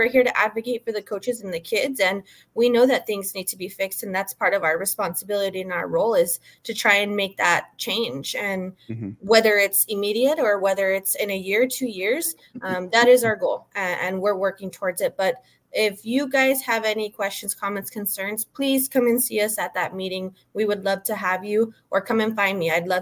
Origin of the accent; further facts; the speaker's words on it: El Paso, Texas, United States; I'm from El Paso, so I brought my El Paso shirt ready to rep.